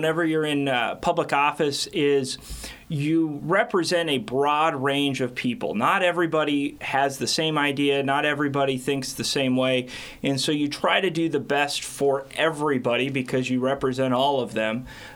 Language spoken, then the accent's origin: English; New Sharon, Iowa, United States; that's my hometown. Although I didn't grow up in town, I grew up around town. I consider that my hometown.